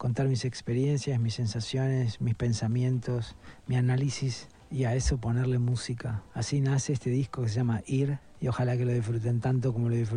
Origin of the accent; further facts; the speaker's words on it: Argentina; now in Los Angeles, United States; actualmente vivo en la ciudad de Los Ángeles, en el sur de California. Soy ese argentino con ADN inmigrante que después de algunas generaciones se vuelve a ir.